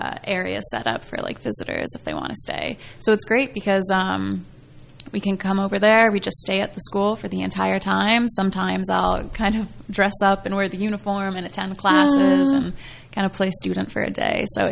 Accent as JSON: {"language": "English", "town": "Basking Ridge", "region": "New Jersey", "country": "United States", "said": "I'm thinking, you know, from Basking Ridge, New Jersey. I'm not thinking from Bukoba, Tanzania."}